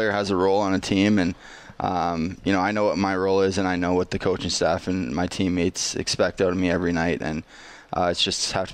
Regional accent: Saskatchewan, Canada; I'm back in Saskatchewan. So Esvan, Saskatchewan is my hometown

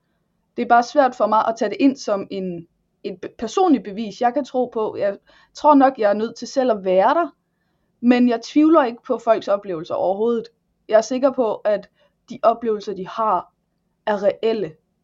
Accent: North Denmark Region, Denmark; Så kommer jeg fra Nordjylland, og ja, så er jeg 37.

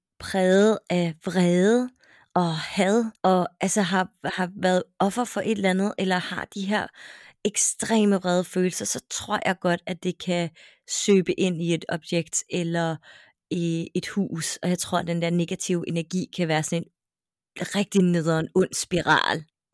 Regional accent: Copenhagen, Capital Region of Denmark, Denmark; og så flyttede vi ud på Amager, og jeg havde det hårdt i skole

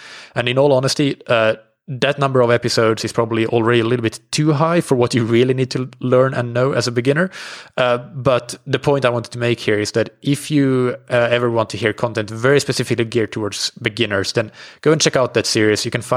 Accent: Finland; now in Portugal; I'm European. I'm based in Portugal. I'm from Finland.

